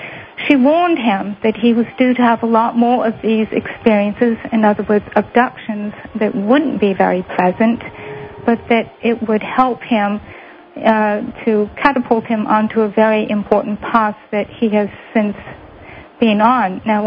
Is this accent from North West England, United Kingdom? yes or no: yes; Blackpool, North West England, United Kingdom; I'm from Blackpool in Lancashire